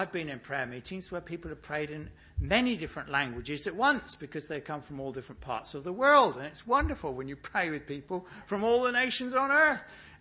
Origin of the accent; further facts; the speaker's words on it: United Kingdom; I suppose we're British, I'm not sure what it is.